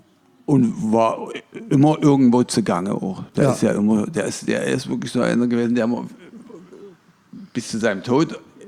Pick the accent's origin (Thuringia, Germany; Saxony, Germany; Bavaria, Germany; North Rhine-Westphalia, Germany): Saxony, Germany; Dresden; Ich bin ein echter Dresdner, ja, ja.